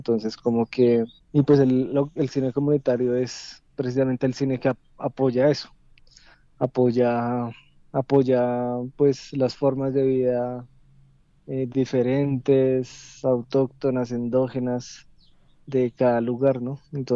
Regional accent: Colombia; que hace que pues nos veamos como colombianos

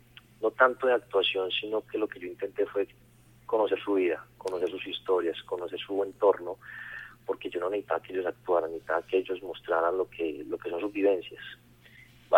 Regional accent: Colombia; nosotros tenemos una capacidad inigualable como colombianos de superar las adversidades

